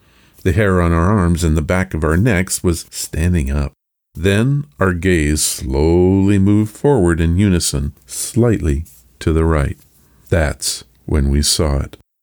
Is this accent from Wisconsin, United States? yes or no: yes; La Crosse, Wisconsin, United States; I was a freshman in high school in my hometown of La Crosse, Wisconsin.